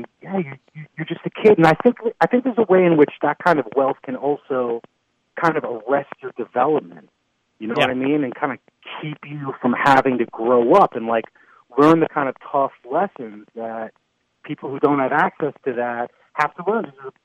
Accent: New Jersey, United States; Me, I grew up, I was born here in the city, and then I grew up in Jersey. You know, I had like a suburban upbringing.

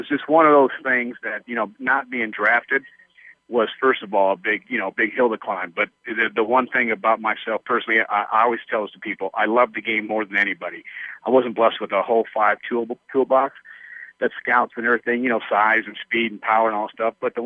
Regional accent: West Coast, United States; I mean, I grew up on the West Coast, a Dodger fan my whole life.

